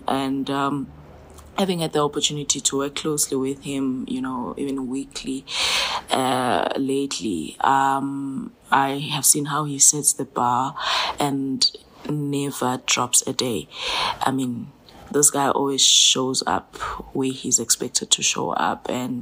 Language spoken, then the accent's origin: English; Eswatini; when he discovered that I was from Eswatini, and our friendship grew.